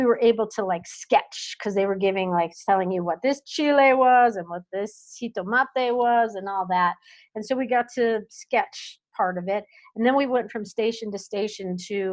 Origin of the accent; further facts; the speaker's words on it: Chicago, Illinois, United States; I'm from Chicago, and Chicago has horrendous crime and violence, and I lived on the near north side